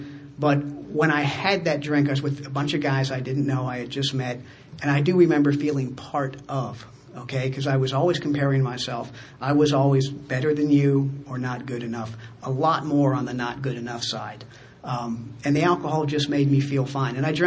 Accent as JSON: {"language": "English", "country": "Japan", "tie": "born or raised there", "also_born_or_lived": "Taiwan / Switzerland / Singapore", "said": "I grew up in Japan and then Taiwan, then Switzerland. And I went to high school in Singapore"}